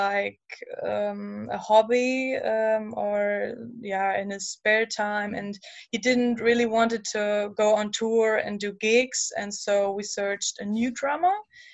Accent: Kiel, Schleswig-Holstein, Germany; We are from Germany, a small town called Kiel in the north of Germany.

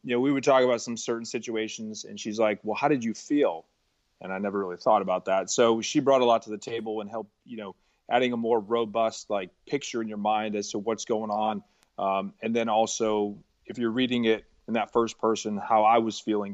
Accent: Connecticut, United States; I'm from Connecticut.

